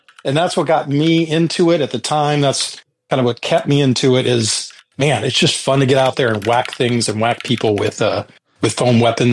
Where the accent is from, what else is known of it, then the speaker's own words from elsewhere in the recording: United States; And as an American, of course, it helped.